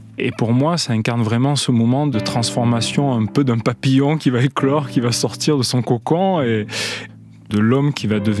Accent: Auvergne-Rhône-Alpes, France; moi je suis originaire d'Ardèche, dans les montagnes ardéchoises

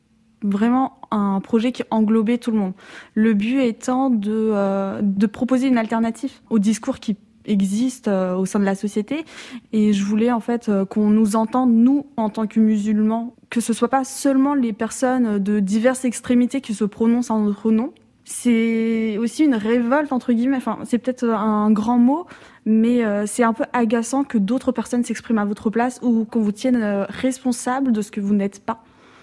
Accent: France; j'ai grandi en France

